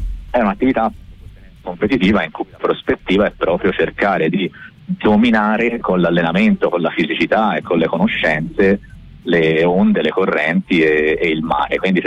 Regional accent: Tuscany, Italy; sono un uomo di campagna, io sono nato e cresciuto in Mugello, e quindi ai piedi dell'Appennino.

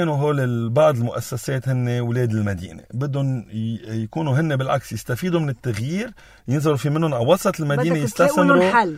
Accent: Jounieh, Keserwan-Jbeil, Lebanon; وإن شاء الله بأسرع ما أنتم متوقعين تنرجع نعطيكم الفخر أنكم تقولوا نحن من جوني، هالمدينة الرائدة، هالمدينة السياحية

